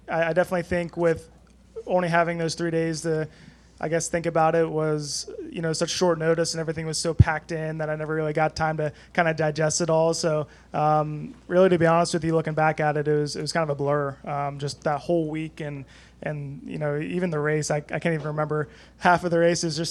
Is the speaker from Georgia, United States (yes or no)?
yes; Marietta, Georgia, United States; I grew up in Marietta, Georgia, so not too far from here. And, you know, I grew up racing on this quarter mile right outside of this media center.